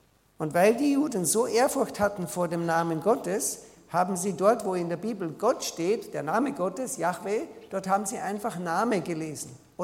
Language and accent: German; Salzburg, Austria; also dort, wo ich herkomme, im Salzburger Land, das heißt, es behüte dich